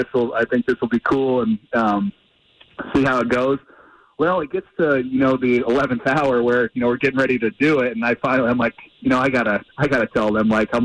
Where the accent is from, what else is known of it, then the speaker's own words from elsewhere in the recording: Indiana, United States; Growing up in Indiana, hockey isn't very big there. I mean, it was all basketball and the Colts in Indiana.